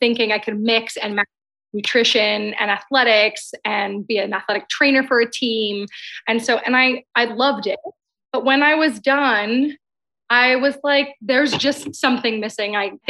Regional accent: Queens, New York, United States; Sure. So I'm from Queens, which is a borough in New York City. I'm a first generation American.

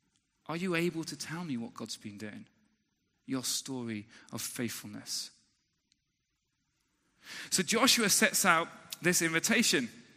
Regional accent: United Kingdom; now in United States; And I'm stood there as a Brit thinking, well, I kind of want to join in. Because it's, as British people, we don't want to offend anyone.

